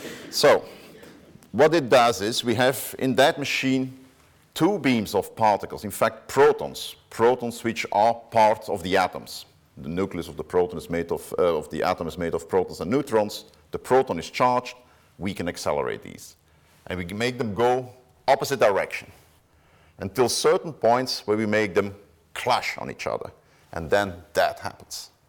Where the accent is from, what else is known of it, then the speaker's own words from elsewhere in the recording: Belgium; English is a second language; I'm from Belgium, but I work at CERN